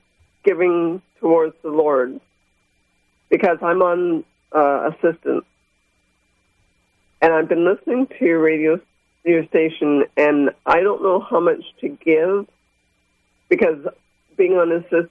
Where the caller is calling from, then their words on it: Huntsville, Alabama, United States; Huntsville.